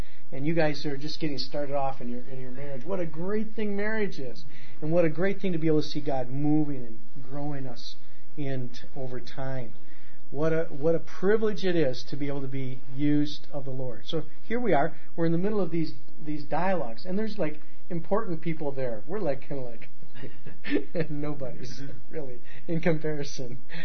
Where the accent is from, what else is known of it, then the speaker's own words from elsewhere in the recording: Mexico; now in United States; And you know, we come from Mexico.